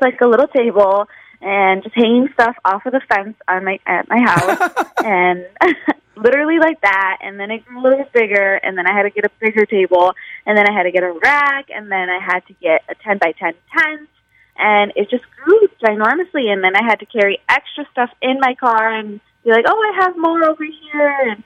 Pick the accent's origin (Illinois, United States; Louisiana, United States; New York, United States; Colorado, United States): Illinois, United States; Chicago; I make those designs based off of my childhood, my experiences growing up in Chicago, being Mexican also.